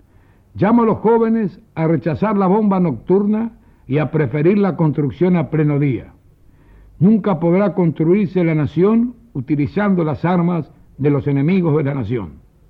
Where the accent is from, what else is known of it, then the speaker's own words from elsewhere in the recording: Argentina; Lo que sí me interesa como socialista y como argentino